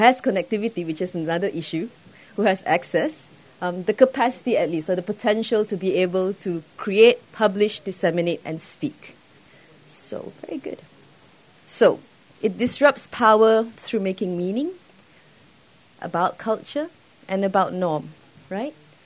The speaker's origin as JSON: {"language": "English", "country": "Malaysia", "said": "I'm from Malaysia."}